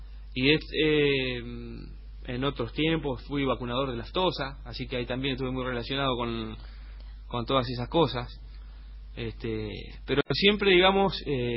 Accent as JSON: {"language": "Spanish", "town": "Chascomús", "region": "Buenos Aires Province", "country": "Argentina", "tie": "born there", "said": "Yo vivo en Chascomús. Nací en Chascomús y vivo. Pero bueno, voy y vengo, ¿no es cierto? Acá a Buenos Aires vengo seguido."}